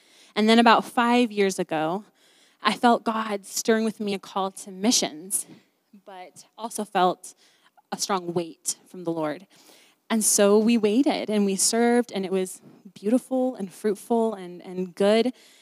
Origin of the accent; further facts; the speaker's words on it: Oregon, United States; I grew up in Oregon, and I also grew up in a home and didn't know Jesus.